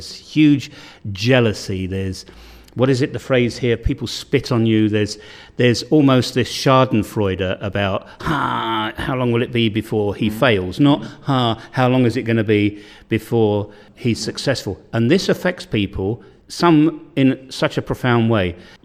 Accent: United Kingdom; even though I'm British, I didn't know too much about the history of IPA

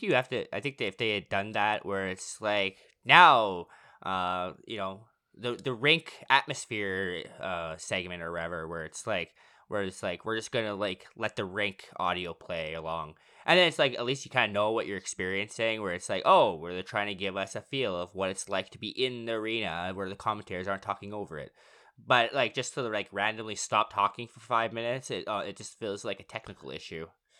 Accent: Canada; if you guys didn't know, I am Canadian

